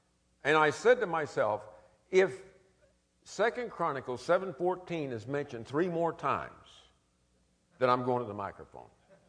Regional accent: Kansas City, Missouri, United States; And I remember growing up in Kansas City

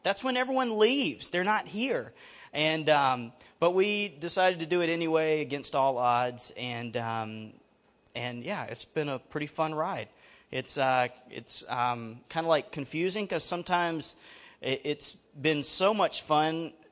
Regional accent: Alabama, United States; also born or lived in Toledo, United States; So anyway, I'm from Alabama. In Alabama, you talk back.

